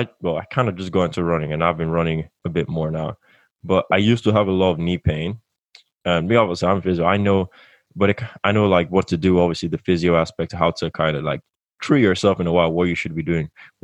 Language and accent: English; Nigeria; Because when I grew up in Nigeria, most of the time you're either running in a field